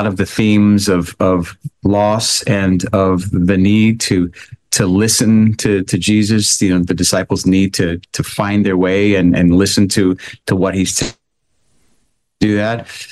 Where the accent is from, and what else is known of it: Australia; accent: Australian